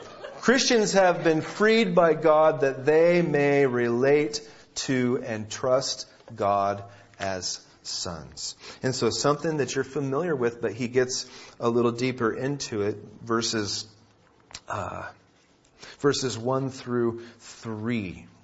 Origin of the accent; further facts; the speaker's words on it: Grants Pass, Oregon, United States; I was brought up in Grants Pass, Oregon, and there it's sort of like here in June